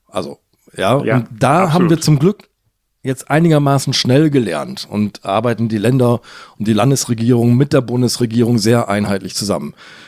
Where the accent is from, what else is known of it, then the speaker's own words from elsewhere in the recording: Hamburg, Germany; ich bin ja Hamburger.